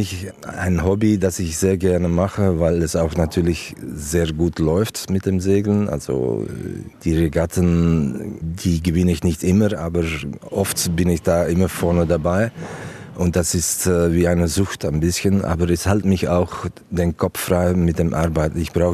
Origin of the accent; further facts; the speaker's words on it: Antwerp, Flanders, Belgium; now in Essen, Germany; Ist sehr nah zu meiner Heimat Antwerpen.